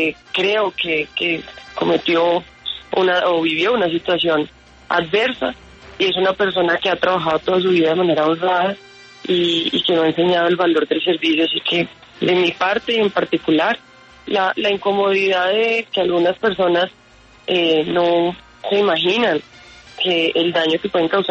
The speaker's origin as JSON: {"language": "Spanish", "country": "Colombia", "said": "soy una colombiana común, común y corriente"}